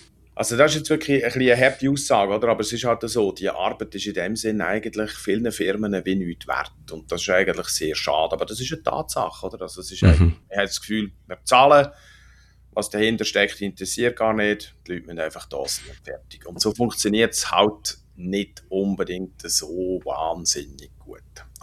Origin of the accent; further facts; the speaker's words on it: Zofingen, Aargau, Switzerland; Also ich bin eigentlich da aufgewachsen in der Region Zofingen.